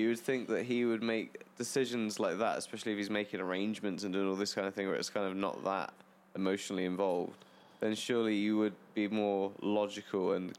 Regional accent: England, United Kingdom; So they stayed in England, basically. And that's why I'm English and not Australian.

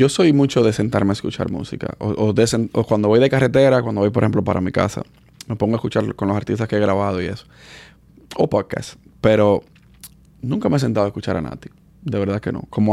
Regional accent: Dominican Republic; also born or lived in New York; Yo nací en Nueva York, pero yo me crié en República Dominicana.

